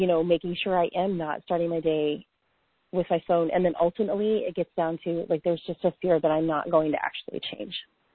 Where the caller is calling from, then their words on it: Springfield, United States; I'm calling from Springfield.